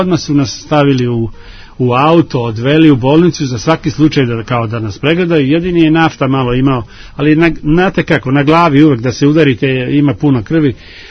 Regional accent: Belgrade, Serbia; Mi smo iz Beograda

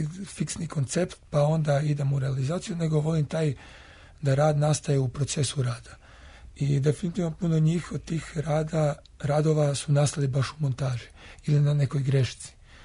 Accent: Poreč, Istria County, Croatia; also born or lived in Pula; rođen sam u Puli, inače sam iz Poreča.

